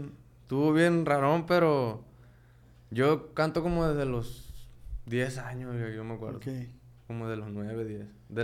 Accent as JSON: {"language": "Spanish", "town": "La Paz", "region": "Baja California Sur", "country": "Mexico", "tie": "born there", "lives_now": "Culiacán, Mexico", "said": "Sí, yo nací en La Baja, en La Paz."}